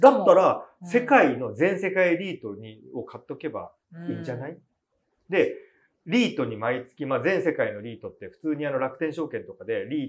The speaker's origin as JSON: {"language": "Japanese", "town": "Kawasaki", "region": "Kanagawa", "country": "Japan", "said": "僕神奈川ですよ、川崎ですよ、"}